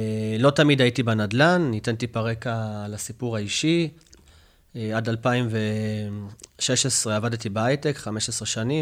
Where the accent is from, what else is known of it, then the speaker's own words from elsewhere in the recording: Jerusalem, Jerusalem District, Israel; now in Ramat Gan, Israel; אני ירושלמי במקור, כמוך, כיום כבר ברמת גן.